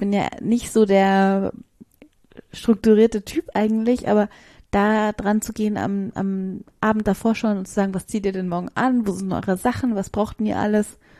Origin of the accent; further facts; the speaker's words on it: Bavaria, Germany; wir sind ja aus Bayern, das heißt, bei uns ging jetzt erst die Schule